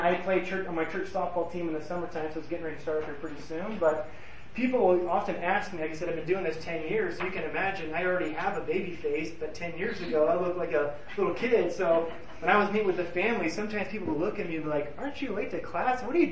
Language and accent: English; Elkhart, Indiana, United States; I'm from Elkhart, Indiana, and I went to school at the University of Indianapolis.